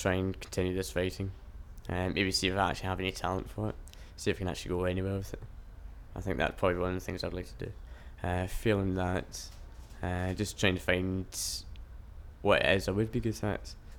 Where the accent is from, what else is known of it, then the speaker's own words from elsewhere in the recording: Scotland, United Kingdom; Yeah, I do consider myself Scottish because my parents are Scottish and I grew up in Scotland. So I do say I was Scottish. But really I'm more happy to say that I'm British first rather than being Scottish.